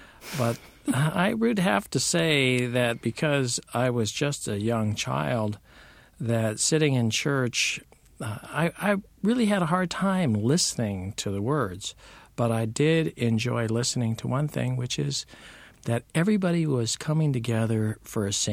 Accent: California, United States; also born or lived in Hawaii; As a child, I was a member of a military family, started out in Southern California, then went on to Hawaii, then back to Califo

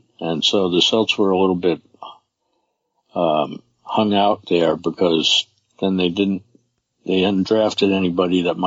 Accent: Brooklyn, New York, United States; And I can say that because I grew up in Brooklyn.

